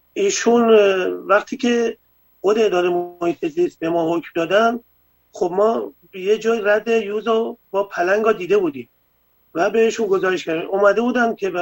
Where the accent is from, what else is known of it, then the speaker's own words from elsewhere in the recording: Iran; moved away as an adult; now in Netherlands; از ایران اومدم بیرون و اومدم هلند